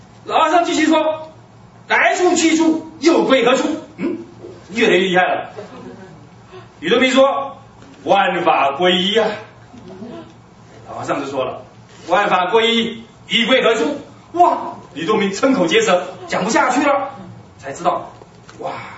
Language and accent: Chinese; Taiwan; 我们来自台湾，我们非常的希望台湾是一个福地啊